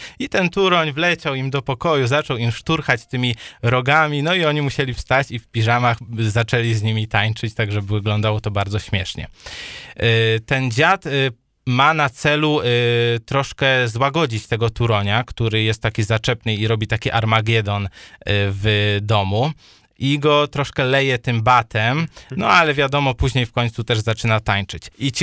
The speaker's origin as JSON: {"language": "Polish", "region": "Silesian Voivodeship", "country": "Poland", "tie": "born there", "said": "moi rodzice urodzili się w górach i później przeprowadzili się na Śląsk, ja już urodziłem się na Śląsku"}